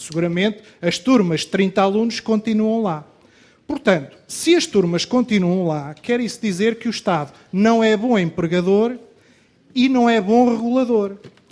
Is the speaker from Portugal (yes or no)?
yes; Portugal; eu sou português, não me sinto cidadão europeu